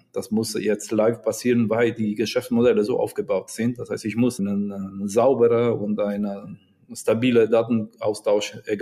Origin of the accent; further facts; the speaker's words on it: Italy; German is a second language; moved away; ich bin in ein anderes Land als Italiener. Ich bin hier.